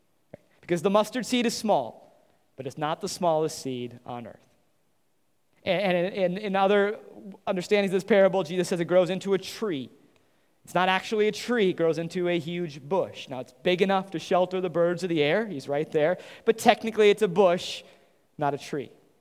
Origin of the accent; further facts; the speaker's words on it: Wisconsin, United States; I grew up near La Crosse, and there's a ski hill called Mount La Crosse